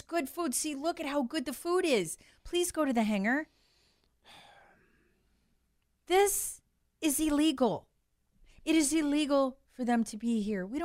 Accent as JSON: {"language": "English", "country": "United States", "said": "I have to work. I'm an American."}